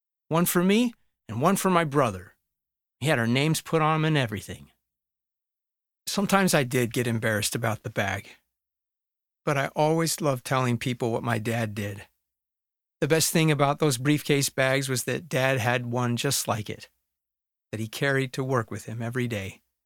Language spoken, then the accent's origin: English; St. Louis, Missouri, United States; I'm called American after an Italian explorer. I'm called a St. Louisan after a French Catholic king.